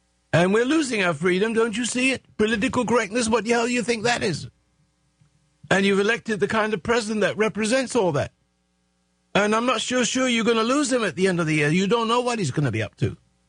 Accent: England, United Kingdom; You know, I come from England.

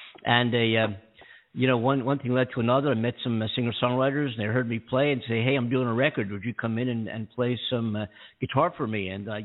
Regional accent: Philadelphia, Pennsylvania, United States; And I'm from Philadelphia. I don't know if Cornell told you that.

